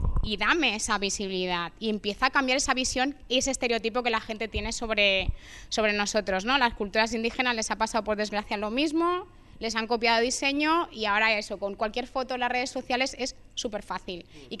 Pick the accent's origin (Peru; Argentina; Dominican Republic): Dominican Republic; now in Spain; yo soy afrocatalana, o sea, yo soy dominicana, pero me considero afro, me considero catalana